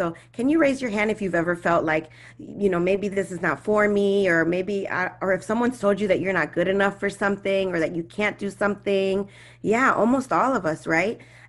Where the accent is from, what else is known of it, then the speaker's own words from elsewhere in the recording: Chicago, Illinois, United States; So for me, growing up in Chicago, born and raised, I went to Lane Tech High School.